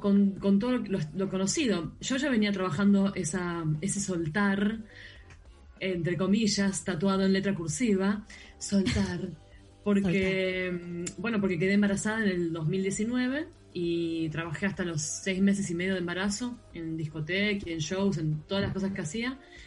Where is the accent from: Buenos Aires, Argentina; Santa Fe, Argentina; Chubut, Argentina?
Buenos Aires, Argentina; como soy porteña de Buenos Aires, estoy acostumbrada al frío húmedo